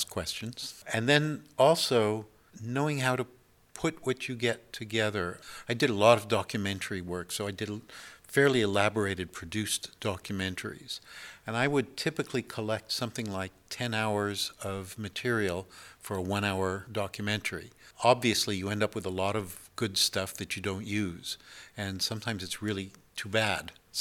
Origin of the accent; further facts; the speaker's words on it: Canada; now in France; I'm Canadian. I'm also American in the U.S. sense, because Canadian is also America.